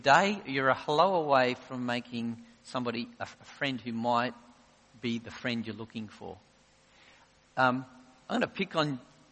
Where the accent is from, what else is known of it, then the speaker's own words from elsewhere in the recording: Adelaide, South Australia, Australia; we people who are born and bred in Adelaide aren't great at shifting our lives